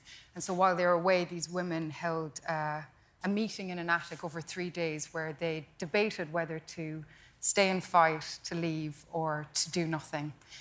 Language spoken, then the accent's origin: English; Munster, Ireland; Kerry, Southern Ireland.